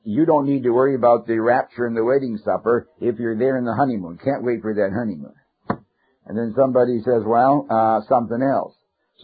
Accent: Canada; Now, I was raised in Canada, so either one is acceptable.

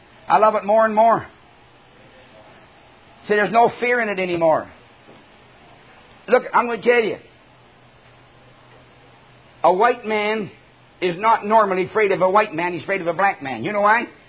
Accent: Canada; born there; I was born in Canada.

